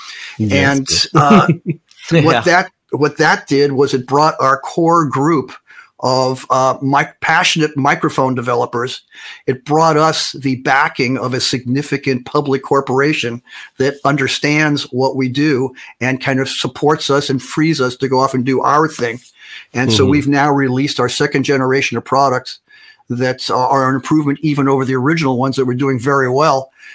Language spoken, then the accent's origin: English; San Francisco, California, United States; I grew up in San Francisco and kind of came of age during the whole music scene there in the late 60s.